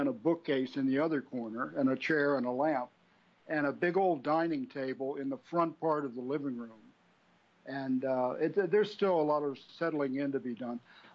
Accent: Virginia, United States; Of course, now we are talking about my home state, and there's still a fair number of stupid people in Virginia

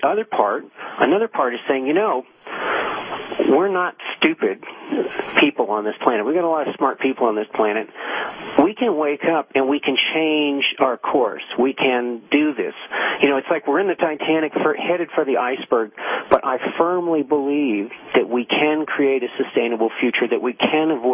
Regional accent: Vermont, United States

